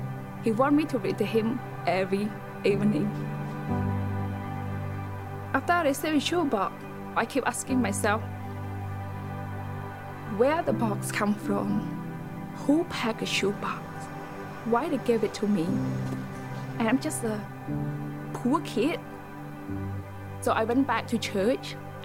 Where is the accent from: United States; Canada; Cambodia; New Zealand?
Cambodia; Battambang; English is a second language; I am originally from Cambodia. Cambodia is one of a very, very poor countries, people living less than a dollar for a day. My family live in a small village in Bat Dambong province